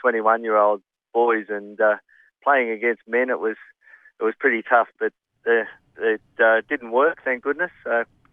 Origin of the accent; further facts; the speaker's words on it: Manly, New South Wales, Australia; I grew up in Manly